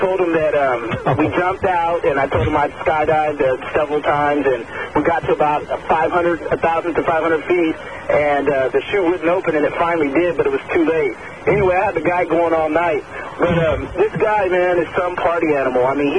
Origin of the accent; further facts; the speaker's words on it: Sacramento, California, United States; I'm calling from Lodi. Well, I'm from Sacramento.